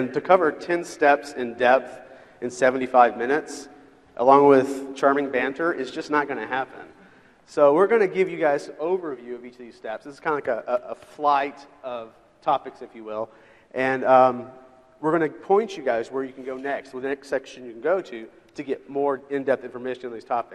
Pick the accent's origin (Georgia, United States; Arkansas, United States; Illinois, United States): Arkansas, United States; And I'm from Arkansas, so I'm a hillbilly.